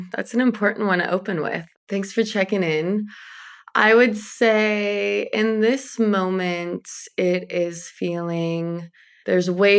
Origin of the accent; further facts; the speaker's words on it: Los Angeles, California, United States; So I grew up in Los Angeles. But my family is from Croatia and Slovenia. So my parents immigrated and had me here.